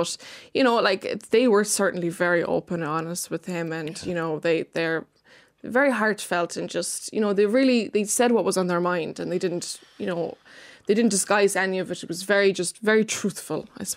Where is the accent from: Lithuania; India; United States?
Lithuania; now in Ireland; Well, this maybe my accent I am.